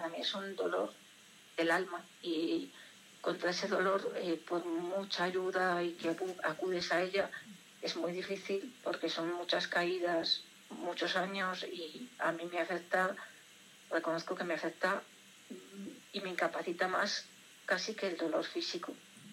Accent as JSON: {"language": "Spanish", "town": "Valladolid", "region": "Castile and León", "country": "Spain", "said": "porque yo soy de Valladolid"}